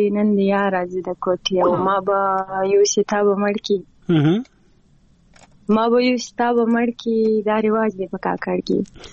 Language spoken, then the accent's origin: Pashto; Afghanistan; خاص زه د افغانستان یم.